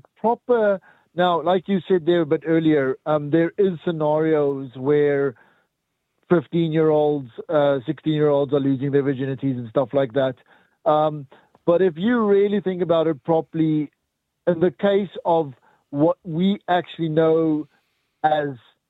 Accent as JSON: {"language": "English", "country": "South Africa", "said": "South Africa."}